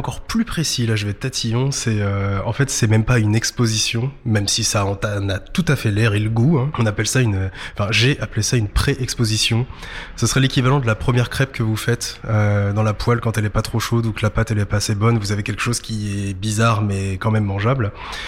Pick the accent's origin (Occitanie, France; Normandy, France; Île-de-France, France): Normandy, France; Le Havre; moved away as an adult; Alors je suis havrais et pour être tout à fait honnête, c'est là ça fait 10 ans que j'ai quitté le Havre pour travailler.